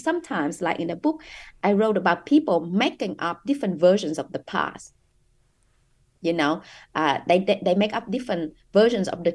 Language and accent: English; Vietnam; moved away as an adult; You know, I was born and grew up in Vietnam, and the first time I got to go outside Vietnam was when I was 18 years old, when I got a scholarship to study in Australia.